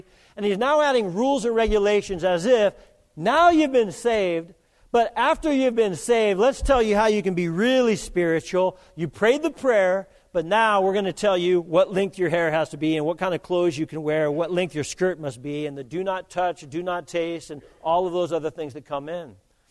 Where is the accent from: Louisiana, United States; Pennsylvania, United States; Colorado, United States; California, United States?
Colorado, United States; Colorado Springs; I was raised in Colorado Springs, Colorado